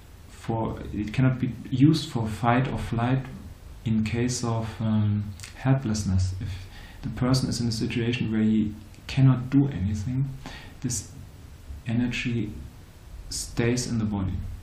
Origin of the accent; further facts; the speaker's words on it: Dresden, Saxony, Germany; from Germany, Dresden, and I work there as a healer